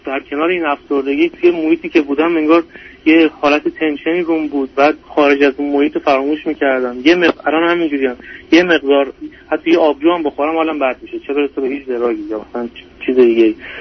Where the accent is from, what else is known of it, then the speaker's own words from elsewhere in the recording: Iran; moved away as an adult; من یه 2 سالی هست که از ایران مهاجرت کردم یه کشور اروپایی واسه ادامه تحصیل